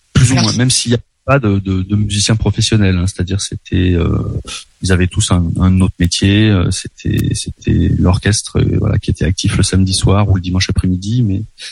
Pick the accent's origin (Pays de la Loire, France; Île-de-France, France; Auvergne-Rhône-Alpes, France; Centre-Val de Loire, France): Auvergne-Rhône-Alpes, France; now in Lyon, France; Moi j'ai grandi en Auvergne, donc c'est la musique de ma région géographique, disons. Après je me suis déplacé à Lyon quelques années plus tard, je vis encore en région lyonnaise.